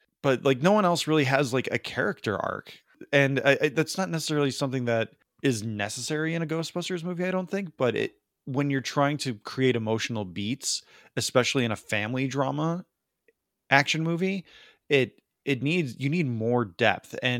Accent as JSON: {"language": "English", "town": "Elgin", "region": "Illinois", "country": "United States", "tie": "born or raised there", "said": "when I grew up in Elgin, there were plenty of restaurants that had those kind of matchbooks when you could still smoke inside."}